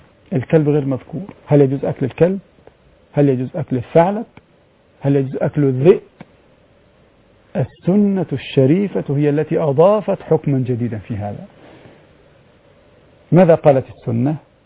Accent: Upper Egypt, Egypt; يعني عندنا في الصعيد الآن مسألة الثأر

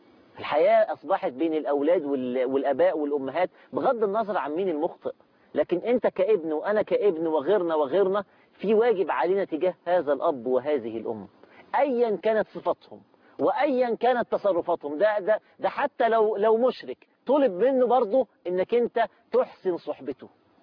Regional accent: Egypt; مثل شعبي عندنا في مصر

